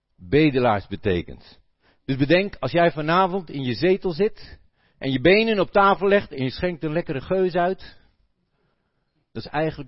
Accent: Netherlands; now in Belgium; want je hoort wel, ik ben een Hollander. Ik ben daar niet in groot geworden

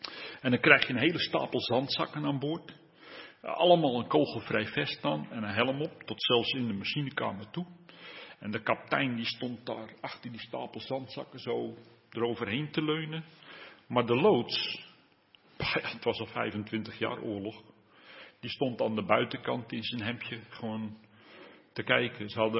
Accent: Hilversum, North Holland, Netherlands; We hadden in Hilversum, waar ik vandaan kom, toen ik jong was, had je nog die koude oorlogstoestand.

